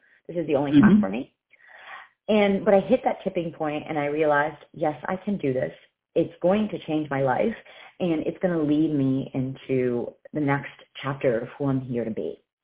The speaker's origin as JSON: {"language": "English", "country": "Italy", "said": "I'm originally from Italy and I'm actually half Brazilian."}